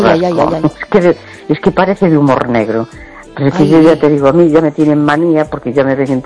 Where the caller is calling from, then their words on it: A Coruña, Galicia, Spain; de La Coruña, ¿qué tal?